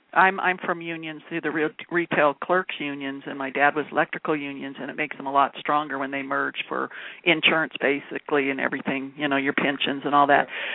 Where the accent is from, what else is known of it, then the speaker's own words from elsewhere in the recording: California, United States; Well, you can be an honorary Californian like me. I'm native Californian. Go California.